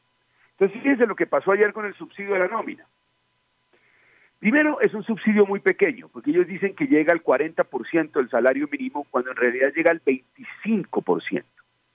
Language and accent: Spanish; Colombia; Miren, colombianos, qué generosos somos.